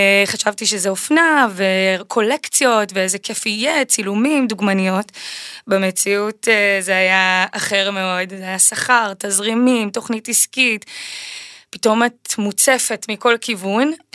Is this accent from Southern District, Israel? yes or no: yes; Southern District, Israel; כן, גדלתי בדרום, בדרום הארץ